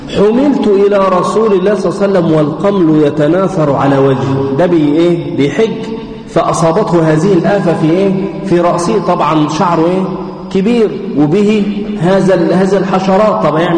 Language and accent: Arabic; Egypt; ممكن عندنا في مصر هي ممكن تقطعها، مفيش اشكال، لكن في مكه لا